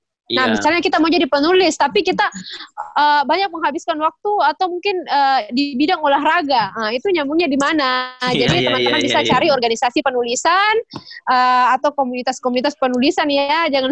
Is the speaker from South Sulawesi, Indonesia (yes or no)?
yes; Makassar, South Sulawesi, Indonesia; Kita orang Makassar ya, mungkin yang mendengarkan podcast ini juga banyak ya.